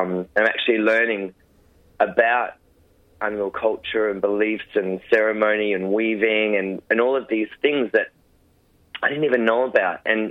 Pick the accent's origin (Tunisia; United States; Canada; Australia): Australia; Logan City, Queensland; because I grew up in Logan City in Queensland, which is very, very suburban.